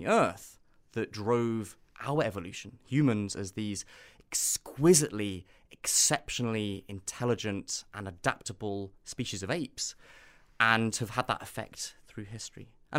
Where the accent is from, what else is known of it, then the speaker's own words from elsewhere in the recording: Nairobi, Kenya; I grew up in East Africa. So in a sense, my own childhood in kind of school in Nairobi